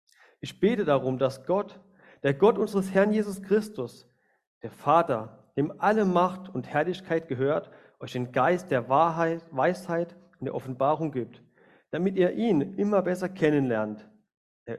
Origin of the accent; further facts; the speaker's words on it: Kaiserslautern, Rhineland-Palatinate, Germany; wie ihr schon an meinem Akzent hört, ich komme nicht hier aus der Gegend. Ich komme aus Kaiserslautern die Ecke, das in Rheinland-Pfalz liegt, also Südwesten, bei Ramstein ungefähr.